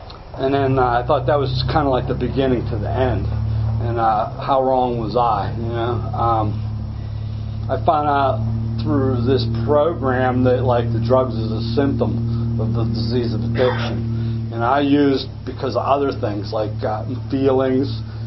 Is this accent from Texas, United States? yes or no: no; Greensburg, Pennsylvania, United States; I come from Greensburg.